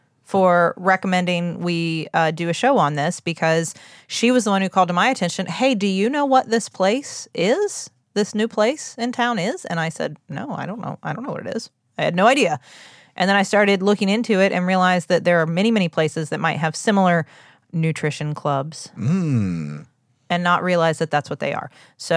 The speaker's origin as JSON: {"language": "English", "town": "Huntington", "country": "United States", "tie": "born or raised there", "said": "There's lots of pseudoscience, but not all of them show up in my hometown."}